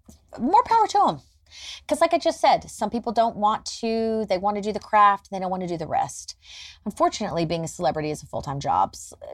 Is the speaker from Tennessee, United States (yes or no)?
yes; Nashville, Tennessee, United States; I mean, I grew up in Nashville, where I'm from originally, and I grew up around a lot of music.